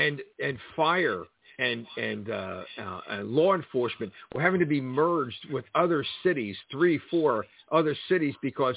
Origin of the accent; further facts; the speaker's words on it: New York, United States; I can remember growing up in New York